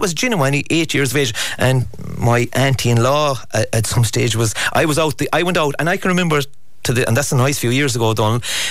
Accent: Munster, Ireland; I love Kerry. I'm delighted we're from Kerry

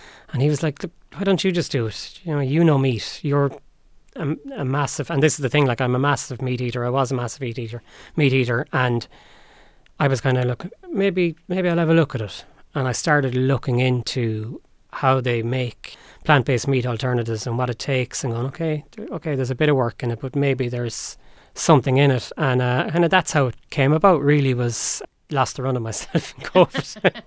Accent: Munster, Ireland; I was from Kerry

